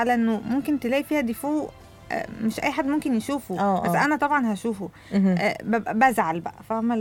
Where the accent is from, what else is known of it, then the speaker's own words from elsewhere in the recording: Egypt; عندنا في مصر يمكن ما عندناش الحته دي قوي